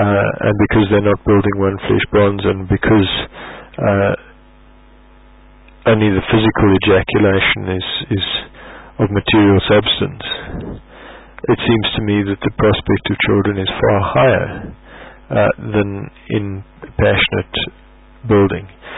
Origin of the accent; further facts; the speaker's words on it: South Africa; As a South African, I have to ask those who are espousing this doctrine